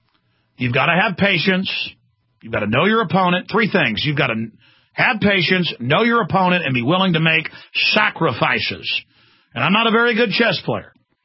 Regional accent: United States; As an American, I speak out against it and get criticized for it.

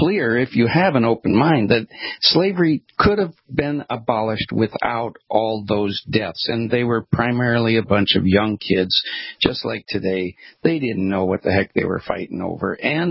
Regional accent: Minnesota, United States; I'm sure they can tell by my accent that I'm not a Southerner. I'm currently living in the South. I grew up in Minnesota

